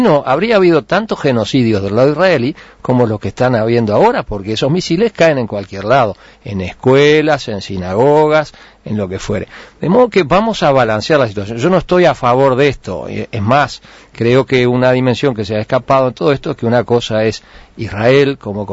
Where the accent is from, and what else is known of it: Uruguay